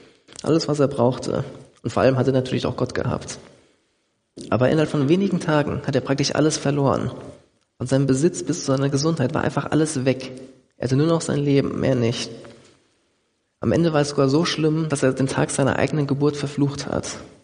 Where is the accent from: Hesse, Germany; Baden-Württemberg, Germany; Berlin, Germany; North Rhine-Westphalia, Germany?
Hesse, Germany; Dillenburg; Oder in meinem Heimatort Dillenburg, wo ich ursprünglich herkomme, gibt es, glaube ich, 6 Metzgereien, 7 Bäckereien, 3 Supermärkte